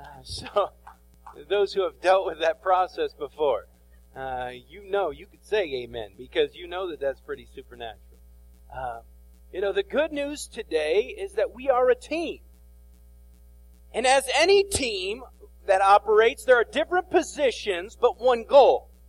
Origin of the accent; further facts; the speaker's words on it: Flint, Michigan, United States; I grew up in Flint, and I'm not the tallest person, and I'm not the most athletic person.